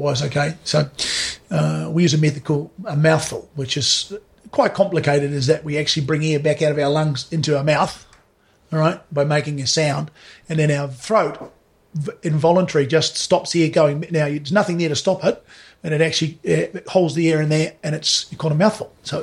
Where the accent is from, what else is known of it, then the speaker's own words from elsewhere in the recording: Mangere, Auckland, New Zealand; No, I'm a boy that's born and bred in Mangere, played football for Otahoo, played football for Mangere East Foundation